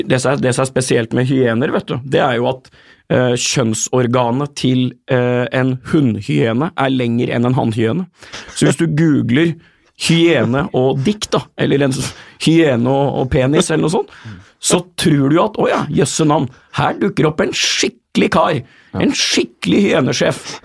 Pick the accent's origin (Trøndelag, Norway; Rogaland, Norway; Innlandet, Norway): Innlandet, Norway; Tangen; oppe i Tangen, Stange kommune, der jeg kommer fra